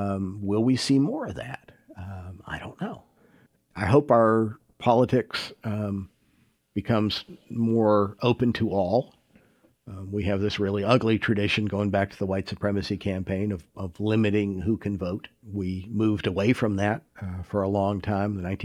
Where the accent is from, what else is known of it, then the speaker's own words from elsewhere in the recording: Troutville, Virginia, United States; also born or lived in Cortland, United States; I grew up in Troutville, Virginia, in the middle of an apple orchard that had been turned into a subdivision outside of Roanoke. And then we moved to Cortland, New York.